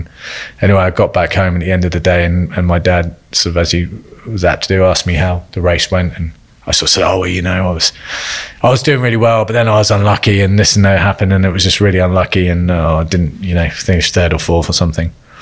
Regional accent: South West England, United Kingdom; Yeah, I was about 11 or 12 years old and I grew up in Cornwall

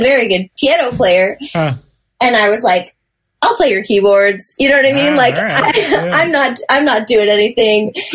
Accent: Michigan, United States; he grew up out here and like I was from Michigan

